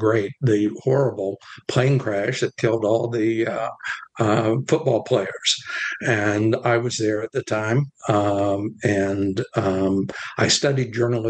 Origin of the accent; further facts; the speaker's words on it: West Virginia, United States; moved away as an adult; now in Maine, United States; And I come from West Virginia, of all places, and came up to Maine in 1974